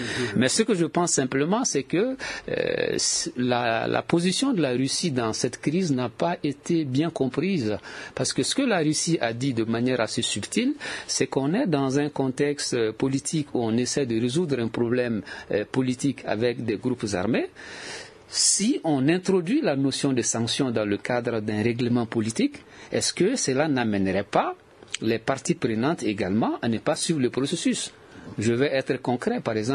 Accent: Mali; moi en tant que Malien

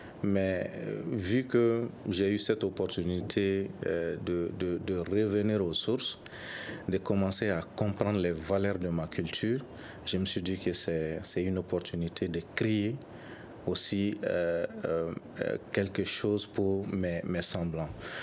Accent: Zeguedougou, Sikasso, Mali; Puisque moi, je viens de Zeguedougou

